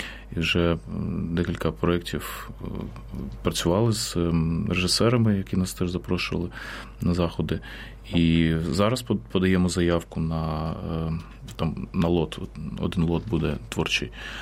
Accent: Dnipro, Dnipropetrovsk Oblast, Ukraine; born there; Я сам народився в Дніпропетровську, зараз місто Дніпро.

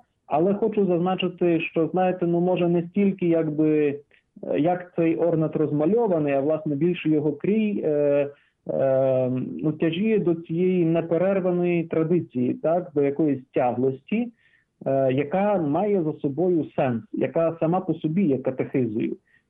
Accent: Kharkiv, Kharkiv Oblast, Ukraine; Я, наприклад, сам походжу з Харкова

